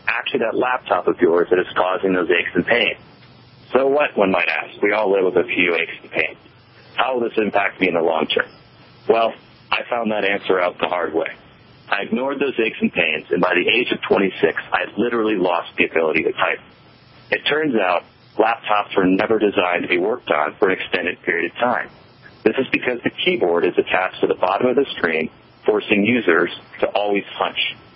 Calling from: Denver, Colorado, United States; Yes, I am calling in from Denver, Colorado.

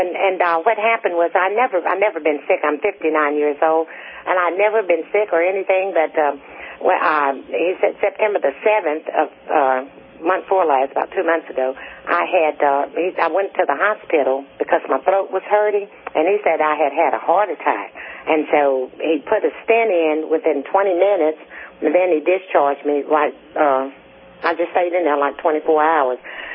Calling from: Monroe, Louisiana, United States; Yes. Yes, I'm calling from Monroe, Louisiana, and I was just, I've always been healthy

